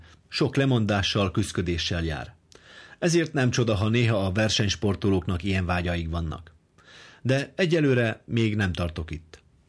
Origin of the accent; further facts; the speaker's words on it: Budapest, Hungary; Mint kőbányai lakótelepi gyerek, sokat rúgtam a labdát a telepi gyerekekkel a közeli pályán.